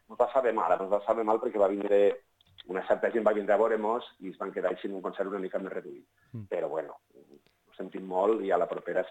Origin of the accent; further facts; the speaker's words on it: Ulldecona, Catalonia, Spain; aquí jo soc d'Ullacona, d'acord?